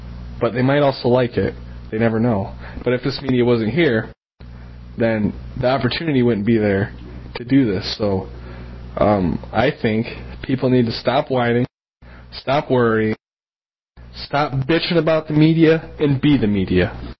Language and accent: English; Michigan, United States; And I am new to this area. I'm from Michigan.